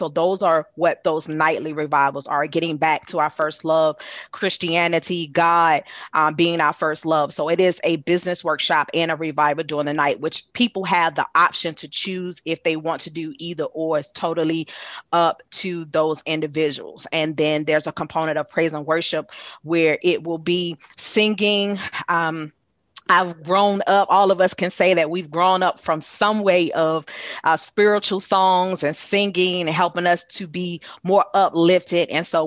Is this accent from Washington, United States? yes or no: no; Windsor, North Carolina, United States; yours truly, myself, born and raised in Windsor, North Carolina.